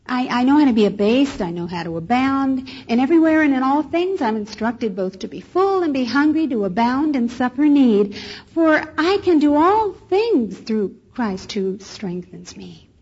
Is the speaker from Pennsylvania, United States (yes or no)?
yes; Philadelphia, Pennsylvania, United States; I was born and raised back east on the East Coast in Philadelphia, Southwest Philly.